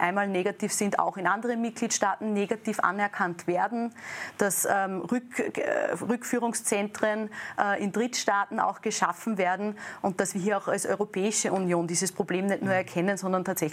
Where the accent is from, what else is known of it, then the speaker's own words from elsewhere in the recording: Linz, Upper Austria, Austria; born there; In meiner Geburtsstadt Linz